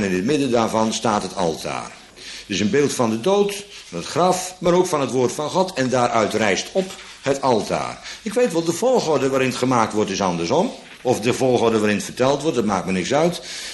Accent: Bodegraven, South Holland, Netherlands; Ik kom uit Bodegraven

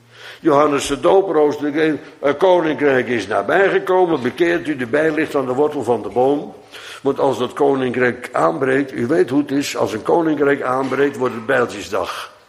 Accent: Bodegraven, South Holland, Netherlands; born there; Neemt niet weg dat het dorp waar ik geboren ben, is ooit uitgeroeid door de Fransen. Bodegraven.

